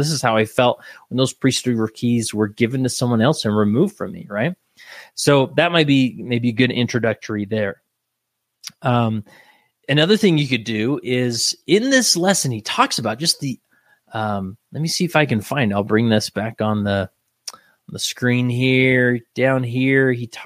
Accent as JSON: {"language": "English", "region": "Utah", "country": "United States", "tie": "born or raised there", "said": "I love telling people, I was born and raised in Utah."}